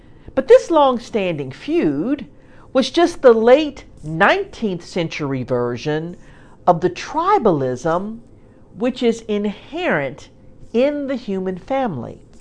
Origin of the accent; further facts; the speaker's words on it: Arkansas, United States; now in Tennessee, United States; As a girl growing up in Arkansas, a few hours away from Memphis